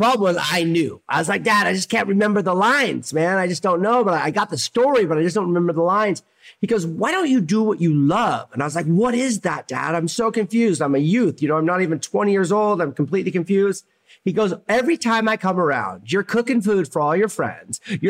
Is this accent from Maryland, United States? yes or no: no; Oregon, United States; But my brother and I just signed a lease on our place up in Oregon. I'm so excited to go back to my hometown and show them what we do.